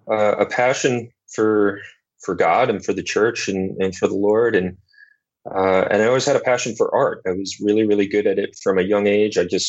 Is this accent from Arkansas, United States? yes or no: no; Greenwood Lake, New York, United States; So I grew up in a small town called Greenwood Lake in upstate New York, about an hour north of the city.